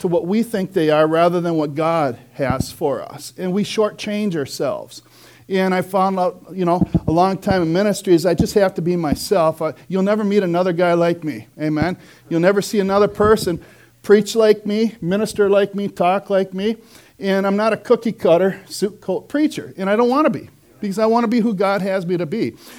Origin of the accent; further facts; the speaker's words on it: Hinckley, Minnesota, United States; I'm from Hinckley, Minnesota